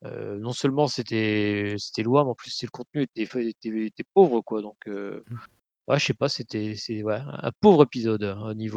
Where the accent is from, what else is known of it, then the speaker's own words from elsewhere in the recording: Hauts-de-France, France; Nord, on va quand même assurer un peu les coutumes locales.